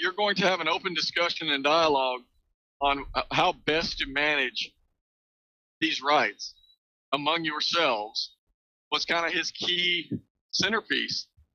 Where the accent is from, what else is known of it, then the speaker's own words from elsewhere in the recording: Texas, United States; I don't care. I'm a Texan.